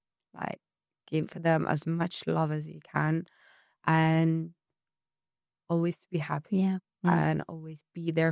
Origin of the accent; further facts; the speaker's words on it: Larnaca, Larnaca District, Cyprus; now in Nicosia, Cyprus; I grew up in Larnaca and I moved to Nicosia because I fell in love. So yeah, I moved to Nicosia and now I'm staying in Nicosia. I think I'm not moving.